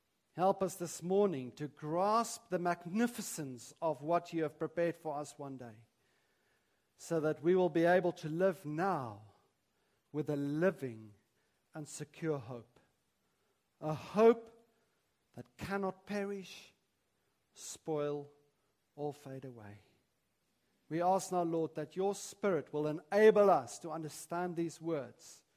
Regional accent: South Africa; now in London, United Kingdom; Because I'm from South Africa.

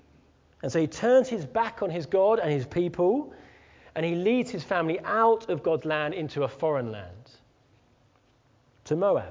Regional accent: Leatherhead, South East England, United Kingdom; Everywhere I go and I tell people, you know, I'm from Leatherhead.

